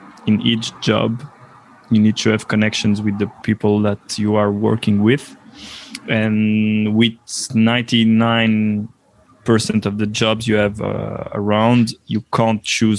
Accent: Belgium; English is a second language; I'm half Belgian, half Italian. I'm born and raised in Belgium.

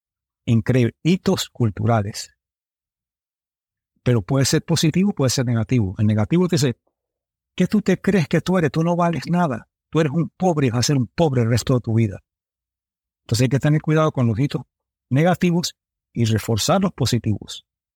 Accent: New York, United States; also born or lived in Miami; Me crié en Nueva York y en Miami, cuando en una parte de un barrio de alemanes y irlandeses. Hispano, mi padre era español, hispano, no soy rubio.

